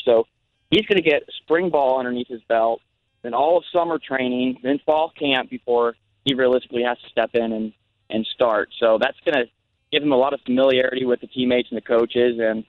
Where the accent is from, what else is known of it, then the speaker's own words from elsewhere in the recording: Overland Park, Kansas, United States; chose Missouri a lot based on just the location to where I grew up in Overland Park